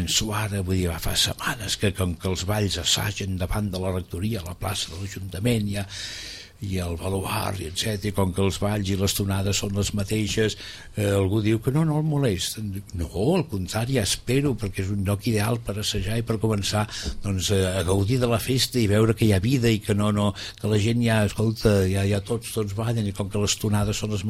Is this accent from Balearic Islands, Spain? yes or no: no; Vilafranca del Penedès, Catalonia, Spain; rector de Vilafranca, el meu poble